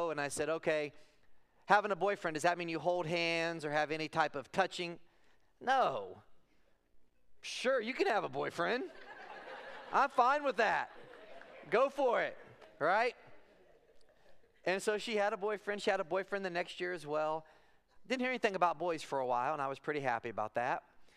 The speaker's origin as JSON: {"language": "English", "town": "Monmouth", "region": "Illinois", "country": "United States", "said": "I'm from Monmouth, Illinois, and excited to get to be with you guys today."}